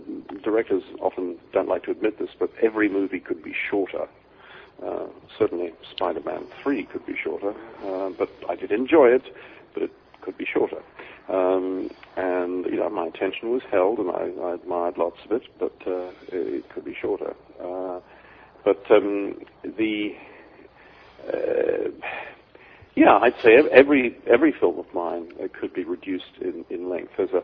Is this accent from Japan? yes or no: no; England, United Kingdom; moved away as an adult; also born or lived in Libya; now in Australia; I was born and educated in England. I had a spell in Libya when I was a child.